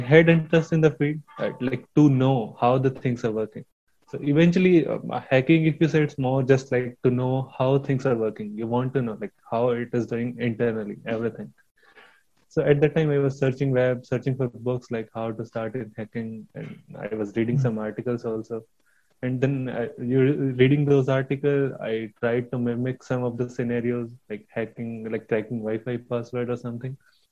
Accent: India; I'm from India. I completed my graduation like from Punjab University.

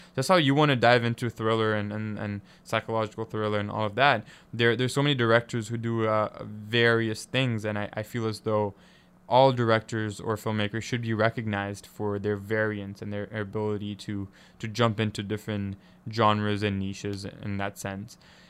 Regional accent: Tanzania; Like, I'm from Tanzania. I grew up by the ocean. This is not where I'm supposed to be.

